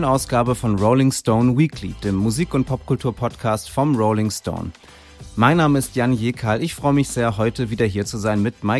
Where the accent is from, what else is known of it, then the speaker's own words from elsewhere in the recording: Kiel, Schleswig-Holstein, Germany; Ich war ein paar Tage zu Hause in Kiel, meiner Heimatstadt, und habe da alte Freunde besucht und meine Familie.